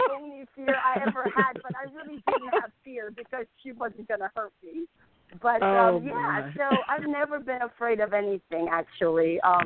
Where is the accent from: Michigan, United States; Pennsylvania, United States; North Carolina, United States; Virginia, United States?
Virginia, United States; I'm from Virginia, not from Texas.